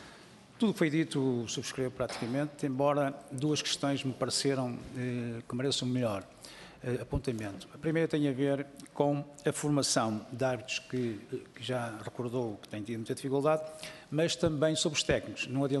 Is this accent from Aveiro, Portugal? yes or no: yes; Aveiro, Portugal; que eu sou de Aveiro